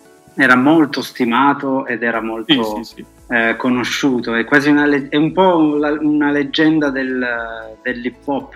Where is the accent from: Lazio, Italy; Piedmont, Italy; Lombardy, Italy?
Piedmont, Italy; Turin; now in Palermo, Italy; tornare in Italia, quindi a Torino, nella mia città d'origine, dove sono nato.